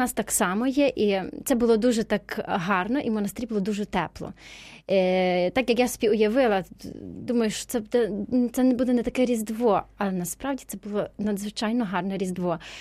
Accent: Ternopil, Ternopil Oblast, Ukraine; Я з Тернополя, і в нас трошки це по-іншому, навіть приготуванні страв.

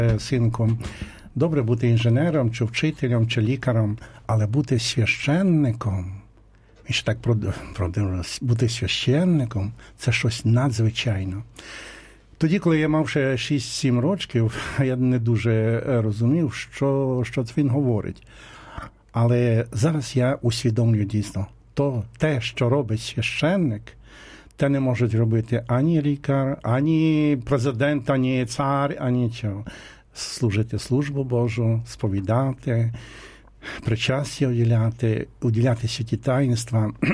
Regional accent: Podillia, Ukraine; Бо ми з різних місцевості, я з Поділля

